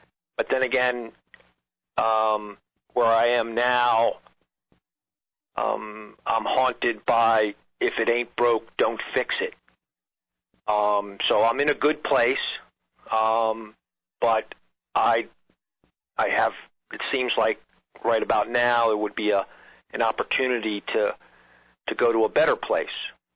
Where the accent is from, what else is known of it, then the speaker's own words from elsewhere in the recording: Charlottesville, Virginia, United States; I'm from Charlottesville.